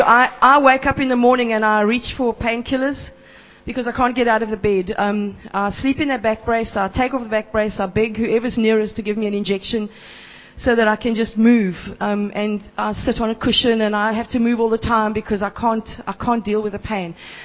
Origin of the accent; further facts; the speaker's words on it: Johannesburg, Gauteng, South Africa; I've been here since Wednesday from Joburg. If my accent is funny, it's because I'm from Joburg by the dam and not by the sea.